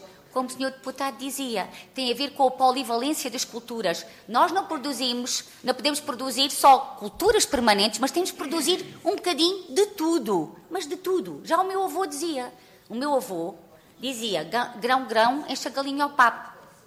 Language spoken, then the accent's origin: Portuguese; Alentejo, Portugal; enquanto cidadã, enquanto portuguesa e alentejana e agricultora